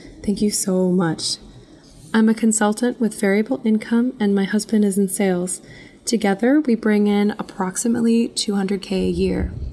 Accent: Crystal Lake, Illinois, United States; from Crystal Lake, a suburb of Chicago.

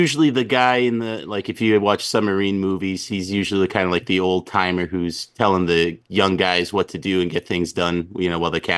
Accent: Connecticut, United States; So I'm from Eastern Connecticut. I still reside there now, close to the casinos, if people are familiar with Mohegan Sun or Foxwoods. And I've basically lived here my whole life

